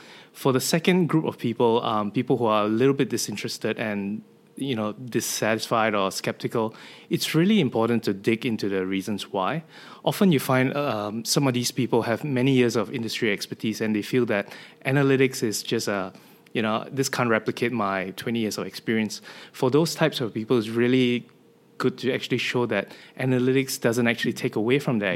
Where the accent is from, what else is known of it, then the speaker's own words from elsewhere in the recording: Sydney, New South Wales, Australia; I'm down from Sydney, so really excited to be at my second Inspire conference